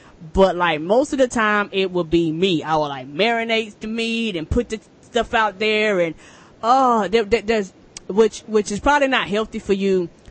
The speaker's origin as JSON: {"language": "English", "region": "the South", "country": "United States", "said": "I don't eat chitlins, and I'm from the South"}